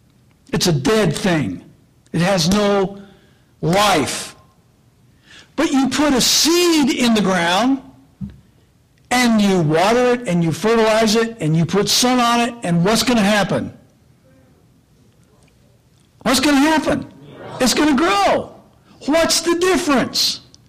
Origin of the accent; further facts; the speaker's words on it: Indiana, United States; I grew up in Indiana, and I mean, Iowa, Indiana, Illinois, that whole, that's Corn Belt.